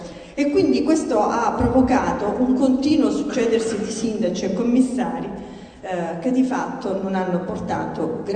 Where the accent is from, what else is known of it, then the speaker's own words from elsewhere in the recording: Isola di Capo Rizzuto, Calabria, Italy; io vengo da Isola Capo Rizzuto, un bellissimo paese della costa ionica, un bel paese con 37 chilometri di area marina protetta